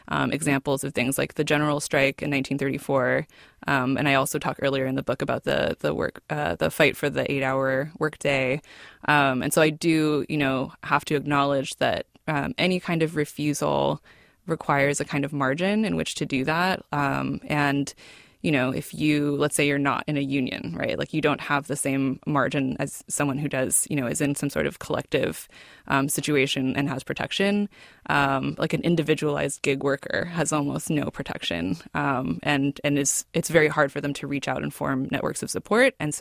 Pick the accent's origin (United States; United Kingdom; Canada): United States; California; So that's been a really amazing kind of journey for me, just because I'm from the Bay Area.